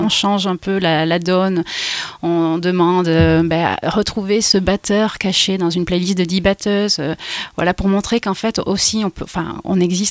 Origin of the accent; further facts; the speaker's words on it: Montpellier, Occitanie, France; Enfin, moi, je viens de Montpellier et ici, c'est quand même 10 fois plus de personnes qui pratiquent la musique.